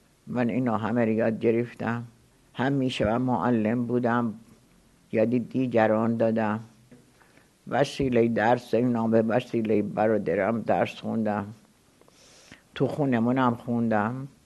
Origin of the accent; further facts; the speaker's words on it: Khoy, West Azerbaijan, Iran; born there; پدرم سید بودن. تو خوی خونه متوسطم به دنیا آمدم.